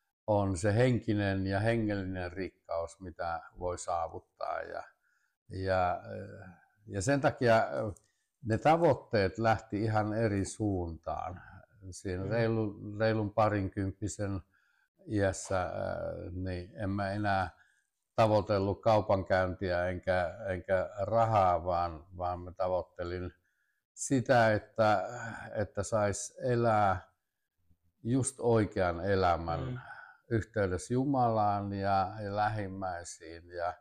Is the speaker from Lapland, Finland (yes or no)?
no; Orimattila, Päijät-Häme, Finland; Mä olen tätä Orimattilasta kotoisin, eli tästä naapurista. Syntynyt isoon perheeseen, 8 lapsi ja vielä mun jälkeen tuli yksi